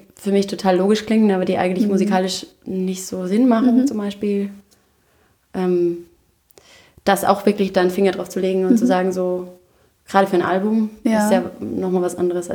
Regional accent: Austria; also born or lived in New York, United States; Ich bin ja aus Österreich.

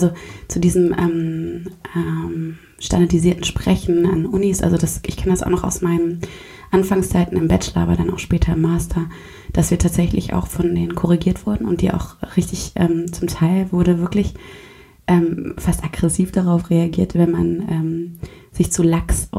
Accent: Freiburg, Baden-Württemberg, Germany; ich komme aus Freiburg und dass ich wurde aber hochdeutsch erzogen, aber es gibt natürlich, also ich glaube, ich habe so einen gewissen Singsang und es gibt auch so ein paar Wörter, die kriege ich nicht weg.

